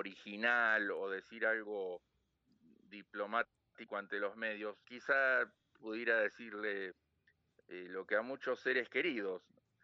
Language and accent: Spanish; Mar del Plata, Buenos Aires Province, Argentina; en Mar del Plata, en mi ciudad natal